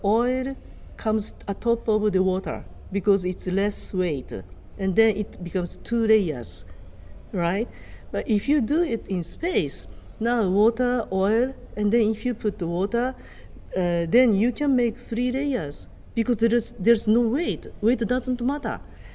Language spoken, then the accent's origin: English; Japan; born there; English is a second language; So when I was born in Japan, that was after the World War II.